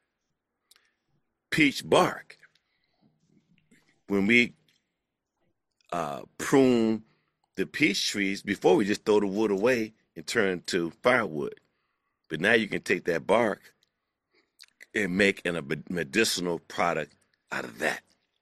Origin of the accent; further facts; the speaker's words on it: Wagner, Oklahoma, United States; As you know, Professor, I'm from Oklahoma. I was born in a little town called Wagner, outside of Tulsa, between Tulsa and Muskogee.